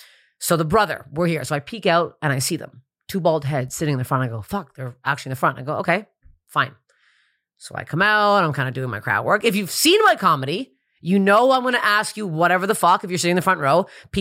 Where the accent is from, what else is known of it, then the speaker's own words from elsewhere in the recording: Toronto, Ontario, Canada; So I do a show in Toronto, my hometown, my home club, comedy bar on the Danforth in Toronto.